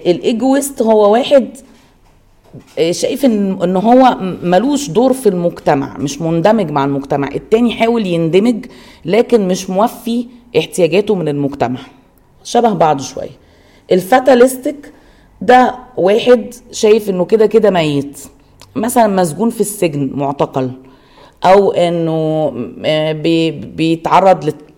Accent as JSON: {"language": "Arabic", "country": "Egypt", "said": "دي برضو حاجة كانت موجودة عندنا في مصر"}